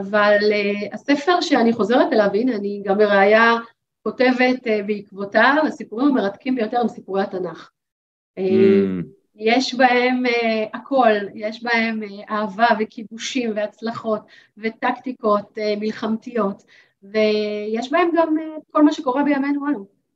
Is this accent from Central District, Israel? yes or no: yes; Rishon LeZion, Central District, Israel; also born or lived in Tel Aviv; אני גדלתי בתל אביב, נולדתי בתל אביב, למדתי בבית ספר בלפור, ומיד עם הגיעי לכיתה ב', אחרי שכבר השתרשתי במקום מסוים, הוריי החליטו שהם עוברים לגור במושבה